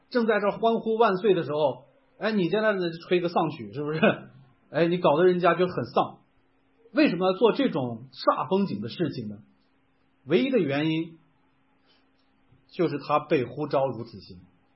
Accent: Linfen, Shanxi, China; also born or lived in Xingtai, Hebei; 我在山西这个临汾长大，我们那个临汾从我小时候记事的时候，他的绰号就叫做花果城，

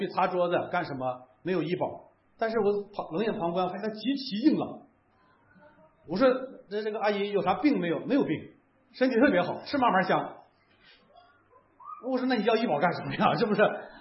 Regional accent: Shanxi, China; 我是我们山西老家那块，我们每到这个秋冬的时节

